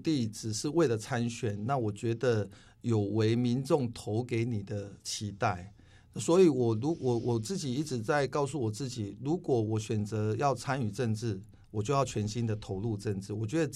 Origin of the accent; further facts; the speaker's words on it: Longjing, Taichung, Taiwan; 我来自龙井啊，目前在北区为大家服务。